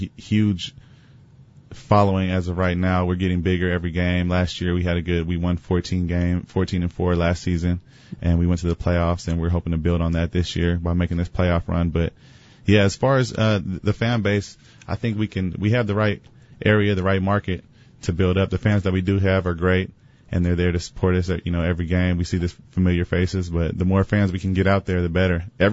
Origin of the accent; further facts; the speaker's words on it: California, United States; I'm from California, Cali boy.